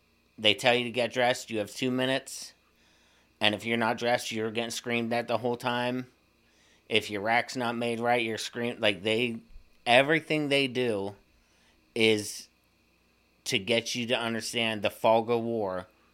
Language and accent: English; Elko, Nevada, United States; born or raised there